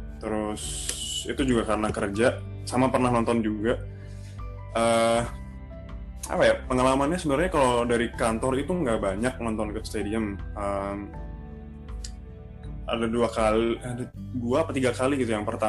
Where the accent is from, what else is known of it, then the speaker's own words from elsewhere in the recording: Sleman, Special Region of Yogyakarta, Indonesia; sebagai orang Yogyakarta, orang Sleman ya, orang Sleman kayak aku, orang yang asli Sleman.